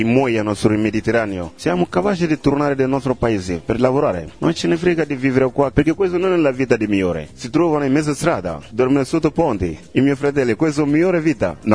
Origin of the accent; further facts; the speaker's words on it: Libya; Italian is a second language; now in Italy; sto qua in Italia. Io ho scappato da un paese di guerra che ha portato questa miseria del mio paese. Ho scappato dal mio paese e vengo dalla Libia.